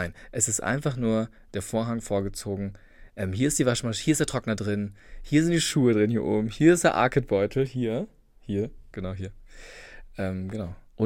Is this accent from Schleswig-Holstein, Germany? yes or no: yes; Nienborstel, Schleswig-Holstein, Germany; ich komme ja aus Schleswig-Holstein. Ich komme richtig vom Dorf. Zwischen Kiel und Rendsburg. Also ganz kleines Dörfchen, Nienborstel.